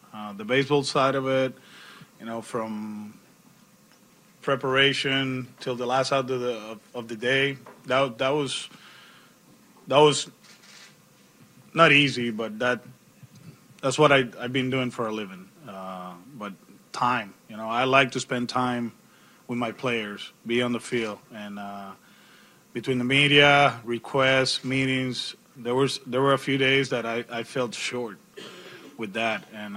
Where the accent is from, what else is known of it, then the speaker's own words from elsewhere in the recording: Puerto Rico; Yeah, everything in my hometown. I actually talked to the governor right after we won, and I say, hey, I can go to, you know, to La Fortaleza to, you know, meet you